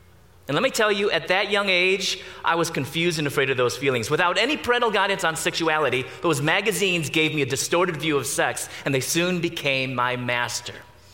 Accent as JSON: {"language": "English", "town": "Chicago", "region": "Illinois", "country": "United States", "tie": "born or raised there", "said": "I was born and raised in Chicago."}